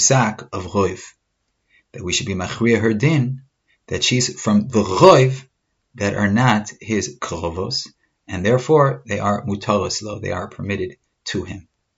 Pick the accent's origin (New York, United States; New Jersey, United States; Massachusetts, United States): New York, United States; because I grew up on the Upper West Side, and in the Upper West Side there are a lot of Klavim.